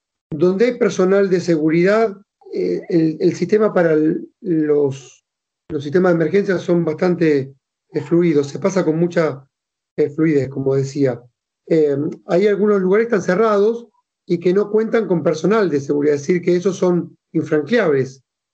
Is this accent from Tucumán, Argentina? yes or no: no; Rosario, Santa Fe, Argentina; yo soy rosarino y obviamente tengo entornos y familiares en Rosario y conozco la localidad.